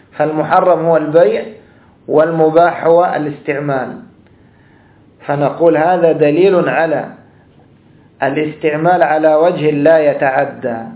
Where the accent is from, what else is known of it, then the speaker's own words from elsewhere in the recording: Egypt; هذا عندنا في مصر، أبوها يكلف عليها ما يقرب الآن من 100,000، طبعا 100,000 عندنا كثير جدا